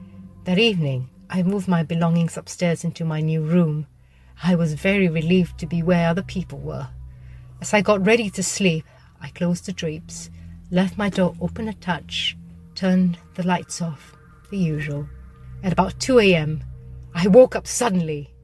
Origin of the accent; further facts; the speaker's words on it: Australia; My siblings and I grew up in Australia with my mum and dad.